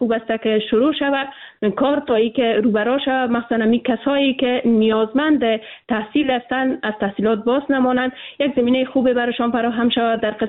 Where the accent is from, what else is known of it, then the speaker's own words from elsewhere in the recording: Afghanistan; ما به عنوان یک افغان